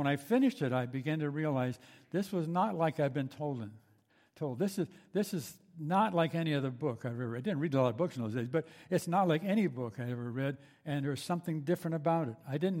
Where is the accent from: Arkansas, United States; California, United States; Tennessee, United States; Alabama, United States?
California, United States; Burbank; Born and raised in Burbank